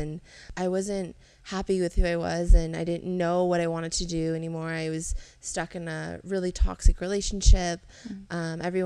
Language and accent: English; Lake Tahoe, United States; So I grew up in Lake Tahoe, born and raised, super small town.